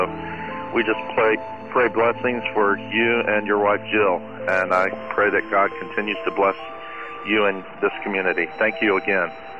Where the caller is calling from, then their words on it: Greensboro, North Carolina, United States; Hello, Brian. … I'm calling from Greensboro.